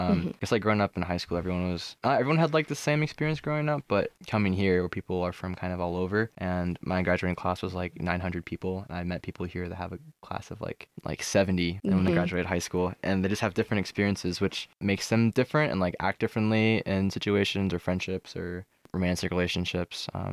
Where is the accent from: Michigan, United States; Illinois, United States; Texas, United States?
Texas, United States; Carrollton; I'm from Carrollton.